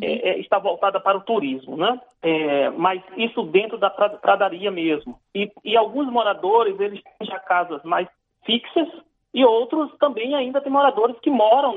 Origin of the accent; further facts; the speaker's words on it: Canabrava, Rio Grande do Norte, Brazil; lá na minha terra natal, no Rio Grande do Norte, na comunidade de Canabrava